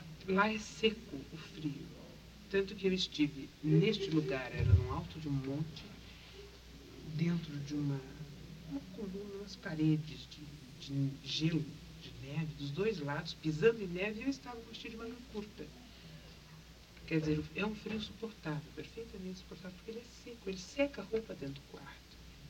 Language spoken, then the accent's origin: Portuguese; Brazil; E eu tentei, como boa brasileira que era, tentei reagir, não dormir depois do almoço.